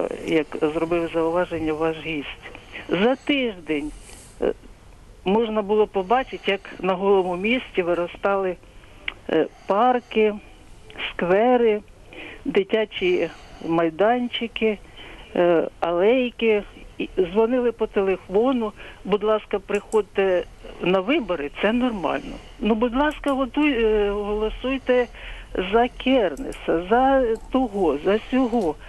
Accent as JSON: {"language": "Ukrainian", "region": "Poltava Oblast", "country": "Ukraine", "tie": "born or raised there", "lives_now": "Kharkiv, Ukraine", "said": "Так от я тут живу, хоча я родом з Полтавщини."}